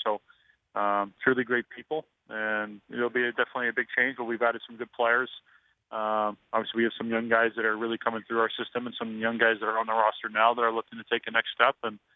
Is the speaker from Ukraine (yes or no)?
no; Toronto, Ontario, Canada; growing up in Toronto